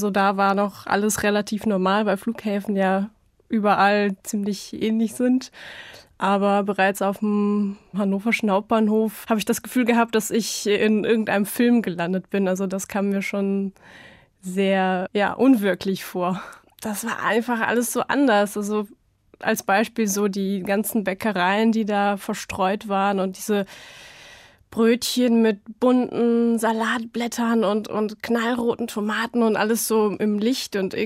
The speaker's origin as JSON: {"language": "German", "town": "Ulan-Ude", "region": "Buryatia", "country": "Russia", "second_language": "German", "said": "und ich komme aus Ulan-Ude, das ist in Ostsibirien. Ich bin im Jahr 1995 geboren"}